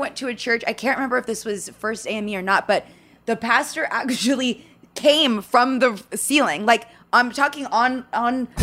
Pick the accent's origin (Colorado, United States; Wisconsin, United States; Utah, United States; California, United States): California, United States; San Fernando Valley; And I grew up with literally no one who looked like me. The world, growing up in the San Fernando Valley, and my world was very like white and black